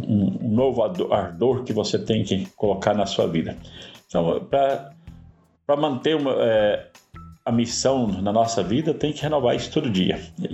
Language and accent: Portuguese; Joinville, Santa Catarina, Brazil; eu saí lá de Joinville, vim para cá, andei 3 mil quilômetros para chegar aqui